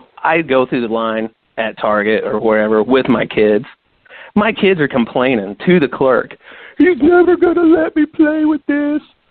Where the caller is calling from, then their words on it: St. Louis, Missouri, United States; from St. Louis.